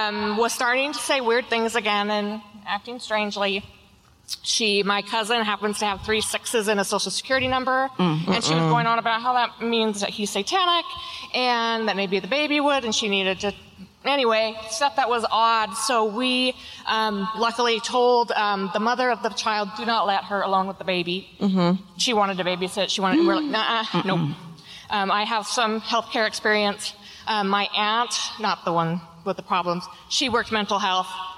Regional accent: Auburn, Washington, United States; I am from a little town that used to be called Slaughter.

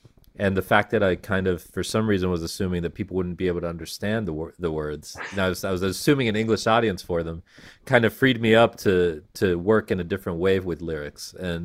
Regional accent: Washington, District of Columbia, United States; I grew up in Washington, D.C., and that's my favorite team.

